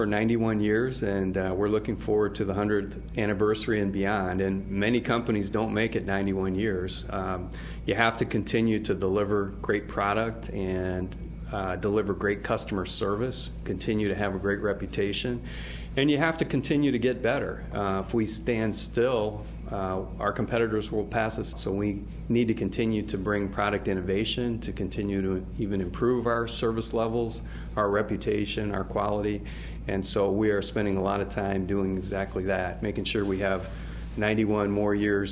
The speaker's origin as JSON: {"language": "English", "town": "Stamford", "region": "Connecticut", "country": "United States", "tie": "born or raised there", "said": "I grew up in Stamford, Connecticut. I'm a Yankee fan. Grew up outside of New York City"}